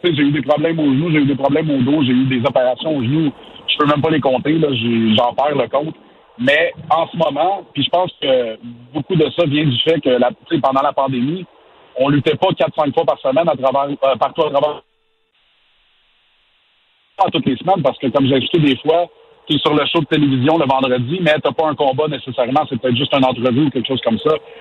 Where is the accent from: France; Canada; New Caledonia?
Canada; Quebec; je viens du Québec